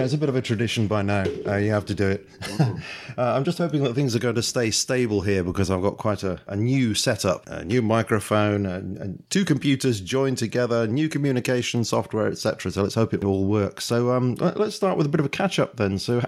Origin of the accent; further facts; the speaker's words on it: United Kingdom; Oh, sorry, I'm very British, aren't I?